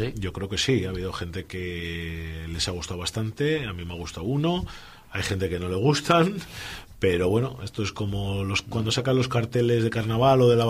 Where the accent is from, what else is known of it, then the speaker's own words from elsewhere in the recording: Laredo, Cantabria, Spain; En un pueblo todos somos de Laredo, todos nos conocemos